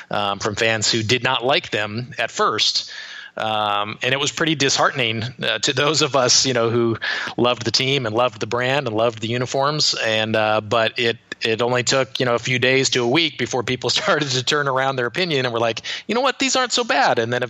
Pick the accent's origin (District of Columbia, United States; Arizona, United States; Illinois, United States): Arizona, United States; Phoenix; I grew up here in Phoenix, so it was at the Suns' original home, the Veterans Memorial Coliseum, or the Madhouse on McDowell was the nickname.